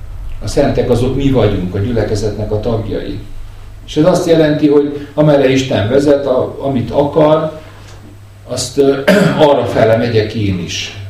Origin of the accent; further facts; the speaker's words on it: Seregélyes, Fejér, Hungary; én falun nőttem fel, ahogy mondtam itt a közelből jövő seregélyesen, és én nagyon szerettem ezt a fajta életet, ami ott volt.